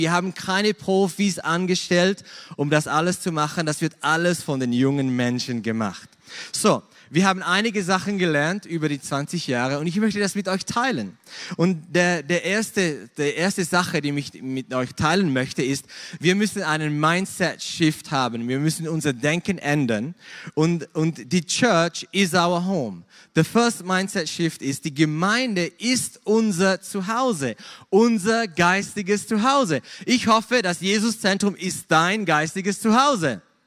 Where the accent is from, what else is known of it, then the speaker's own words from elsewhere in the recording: Switzerland; now in Singapore; Ich bin aus Singapur, ich bin aus der Schweiz, aber bin schon seit 20 Jahren habe ich in Singapur gelebt.